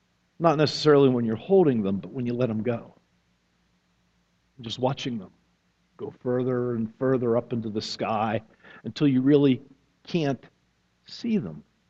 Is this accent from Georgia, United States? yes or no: no; Pennsylvania, United States; I'm from Pennsylvania originally, Pennsylvania Department of Transportation, PennDOT.